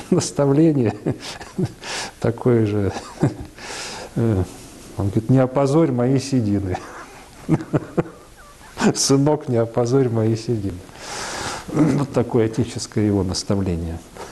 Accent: Moscow, Russia; это не скроешь, что я коренной москвич

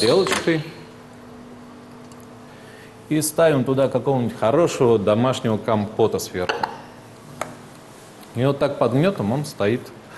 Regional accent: Moscow, Russia; Живу здесь недалеко, я родился и вырос на Перервинской земле, можно сказать. Здесь вот буквально недалеко от монастыря

